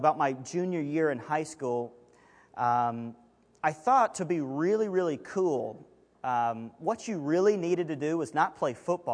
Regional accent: Alabama, United States; I grew up, born and raised in Alabama.

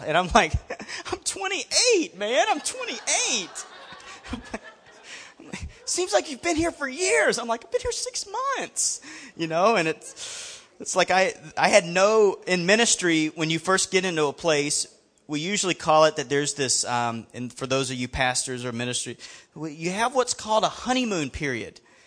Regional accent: Alabama, United States; also born or lived in Toledo, United States; So anyway, I'm from Alabama. In Alabama, you talk back.

